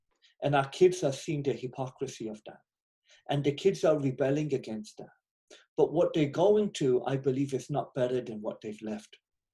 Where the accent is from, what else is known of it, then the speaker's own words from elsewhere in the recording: England, United Kingdom; now in United States; Now, I grew up in England, which I was not, in my opinion, that religious a place.